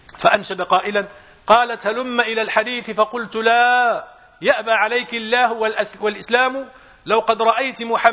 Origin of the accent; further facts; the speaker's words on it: Morocco; مرة في عندنا في المغرب كان في البرلمان المغربي